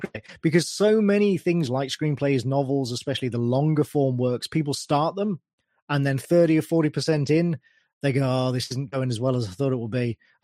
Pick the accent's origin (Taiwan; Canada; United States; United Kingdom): United Kingdom; This is the advantage of being British, you see.